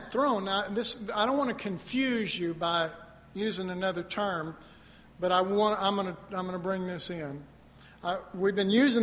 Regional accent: Dallas, Texas, United States; I was raised in Oak Cliff, and, you know, the only goats there were old goats.

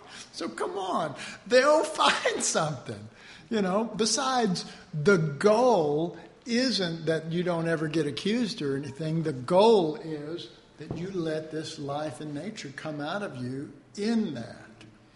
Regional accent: Dallas, Texas, United States; I was raised in Oak Cliff, and I learned how to push back. And some of you go, oh, it can't be that bad, but I'm just telling you, I was raised in Oak Cliff.

